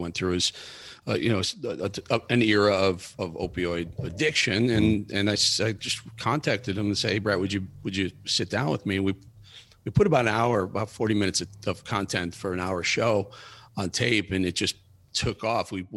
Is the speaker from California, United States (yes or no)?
no; Chicago, Illinois, United States; now in Charleston, United States; Bill and I come from Chicago originally.